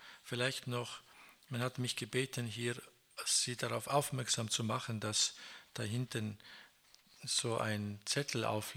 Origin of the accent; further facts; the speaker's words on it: Kazakhstan; auch bei uns in Kasachstan.